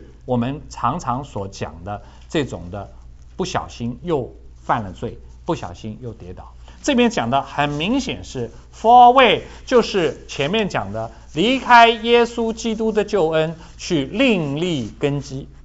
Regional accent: China; 有点像我们中国人经常讲的什么一顿饭的功夫，啊，一支烟的功夫

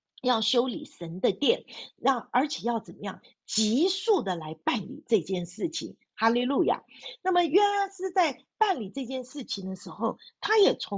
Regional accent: China; 那我觉得我们中国人常常说，我们要看一个人的时候，不只是要看他的前半生，我们也要看他的后半生。

